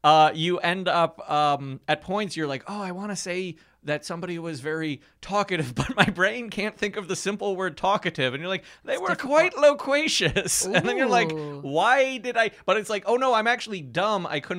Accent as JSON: {"language": "English", "region": "Ohio", "country": "United States", "said": "I'm from Ohio."}